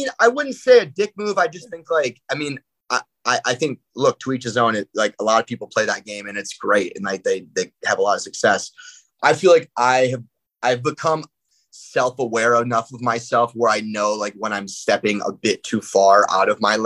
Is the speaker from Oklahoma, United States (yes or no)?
no; Michigan, United States; I mean, we're both from Michigan. There's like a connection already.